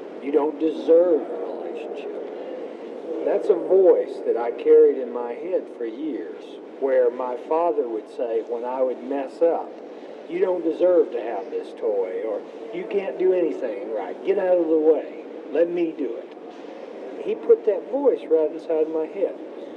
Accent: Alabama, United States; I'm from Alabama. That's how you have to teach me.

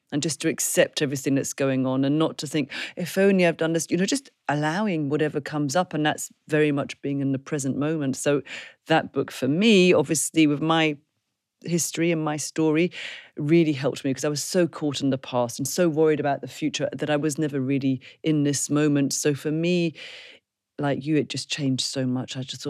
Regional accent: London, United Kingdom; now in Glasgow, United Kingdom; I'm a Londoner.

